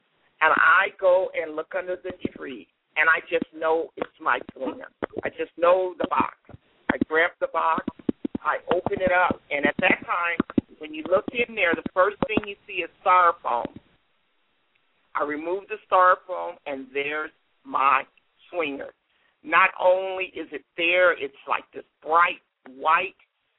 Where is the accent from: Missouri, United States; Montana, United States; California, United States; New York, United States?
California, United States; Compton; So once again, I grew up in Compton, California.